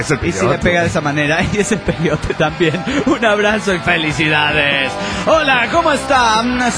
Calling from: Mendoza, Argentina; No sé si soy K de Mendoza, Argentina.

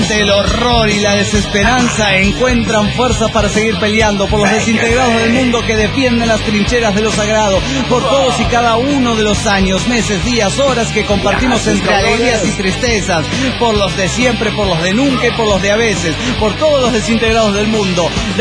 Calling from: Mexico City, Mexico; del DF mexicano.

